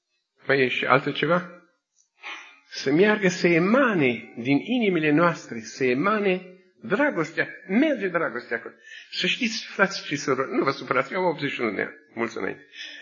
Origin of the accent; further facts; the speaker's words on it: Romania; eu sunt din România